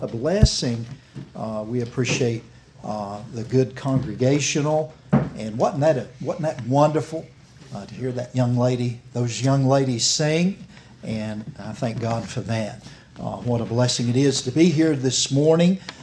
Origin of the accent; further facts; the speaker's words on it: North Carolina, United States; I am from North Carolina. I don't know if you're used to North Carolina style preaching, but that's the only preaching I can